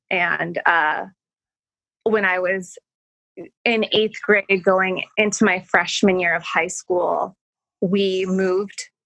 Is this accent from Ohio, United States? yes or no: no; Tucson, Arizona, United States; when I grew up in Tucson, Arizona, and we were constantly around Native American culture